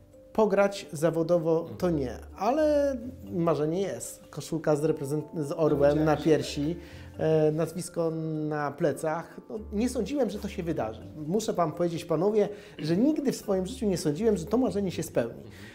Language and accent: Polish; Wołomin, Masovian Voivodeship, Poland; pochodziłem z miasta, które miało wielkie korzenie takie powiedzmy piłkarskie, no bo ja jestem spod Warszawy, z Wołomina, gdzie był Wicher, gdzie był Huragan Wołomina